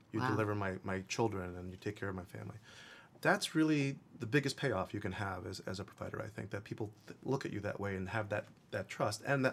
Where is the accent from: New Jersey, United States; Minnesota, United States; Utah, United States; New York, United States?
New York, United States; Queens; also born or lived in Colombia; to the States when I was quite young, Queens, New York, when I was four. So I was schooled in the U.S. But I'm actually born from Colombia and still have a lot of family there.